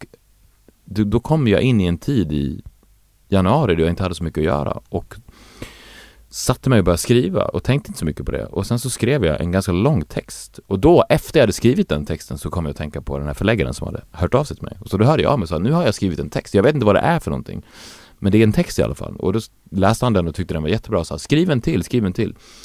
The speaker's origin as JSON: {"language": "Swedish", "town": "Borlänge", "region": "Dalarna County", "country": "Sweden", "tie": "born or raised there", "said": "Alltså jag hade de här starka drömmarna när jag var liten i Borlänge, och det var en väldigt isolerad plats på 90-talet"}